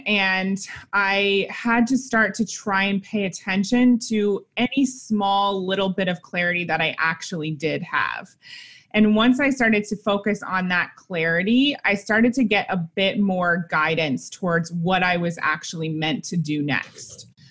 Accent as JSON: {"language": "English", "region": "Ohio", "country": "United States", "tie": "born or raised there", "said": "I grew up in the Midwest in Ohio, and I had a pretty normal life."}